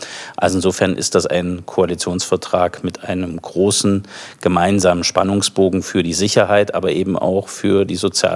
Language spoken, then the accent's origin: German; Thuringia, Germany; einen gemeinsamen Geist entwickelt für Thüringen. Deswegen ist das heute auch ein guter Tag für meine Heimat.